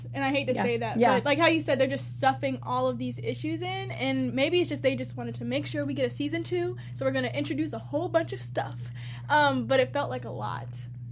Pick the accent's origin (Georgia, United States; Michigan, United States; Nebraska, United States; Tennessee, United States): Georgia, United States; Atlanta; I remember because I'm from Atlanta.